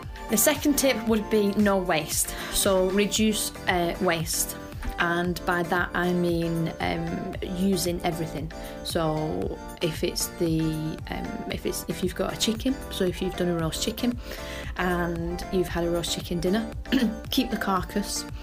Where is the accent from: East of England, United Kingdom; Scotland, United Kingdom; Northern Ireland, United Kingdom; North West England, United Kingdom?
North West England, United Kingdom; Wigan; and I am from Wigan.